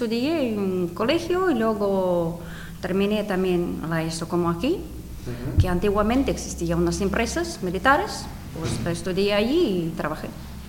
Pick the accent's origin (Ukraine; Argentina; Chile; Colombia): Ukraine; Spanish is a second language; now in Irún, Spain; soy de Ucrania.